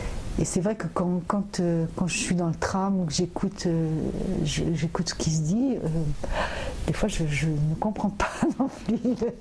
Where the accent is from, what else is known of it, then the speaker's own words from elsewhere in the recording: south of France, France; accent: southern French; Et moi j'ai perdu tout mon accent du sud. Je le reprends un peu quand je reviens, mais je l'ai perdu complètement.